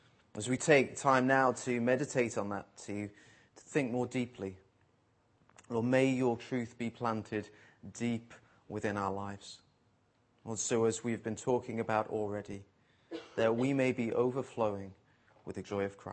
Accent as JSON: {"language": "English", "country": "United Kingdom", "said": "And of course, being British"}